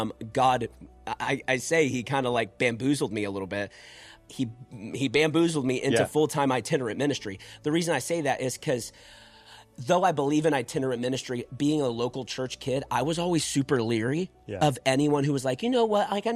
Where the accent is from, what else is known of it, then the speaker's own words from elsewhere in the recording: San Angelo, Texas, United States; I'm from San Angelo, Texas. It's like West Central Texas.